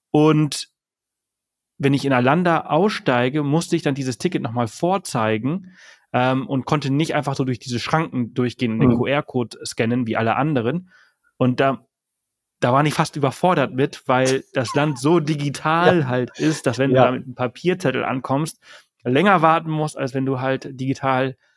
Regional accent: Balearic Islands, Spain; Also ich komme ja ursprünglich aus Mallorca und bin dort geboren, aufgewachsen.

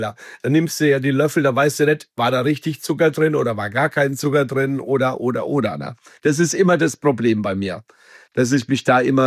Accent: Bavaria, Germany; Ich komme aus Nordbayern, ich bin Unterfranke, bin blond, habe blaue Augen

